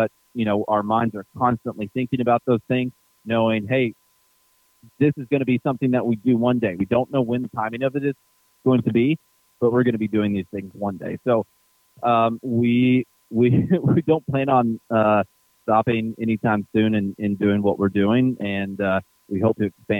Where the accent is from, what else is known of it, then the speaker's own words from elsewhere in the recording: Kentucky, United States; I do know more about Tennessee and Nashville than I know about my hometown or my home state of Kentucky.